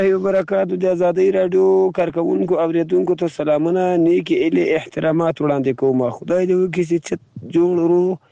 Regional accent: Zabul, Afghanistan; now in Iran; د زابل ولایت خاکیابوان دی ولسوالۍ د اجنهیم د کلي اوسیدونکی یم دا مهال له ایران را تای سر په تماس کې یم

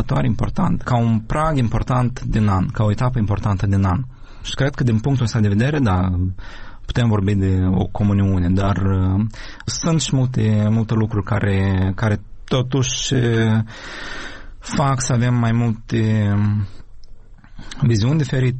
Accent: Ukraine; Romanian is a second language

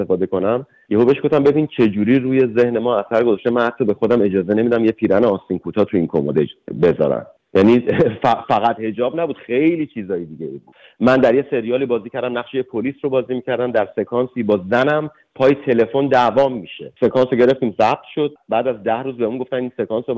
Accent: Iran; moved away as an adult; الان که 2.5-3 سال در حقیقت از ایران اومدم بیرون

